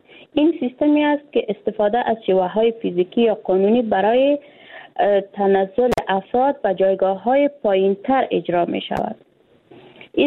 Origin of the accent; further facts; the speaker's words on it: Afghanistan; ما یک افغان هستیم، یک افغانستان است.